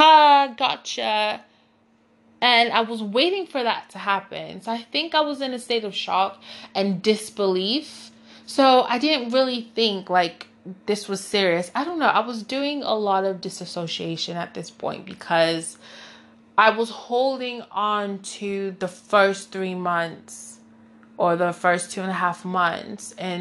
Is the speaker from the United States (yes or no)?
yes; United States; now in United Kingdom; I'm originally from the States and I've now been in the UK for 7 years.